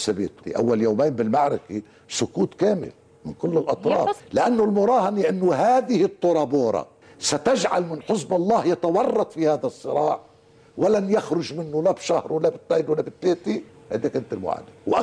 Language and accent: Arabic; Lebanon; طيب أنا كلبناني عندي سبق ومريت بتجربة الفلسطينيين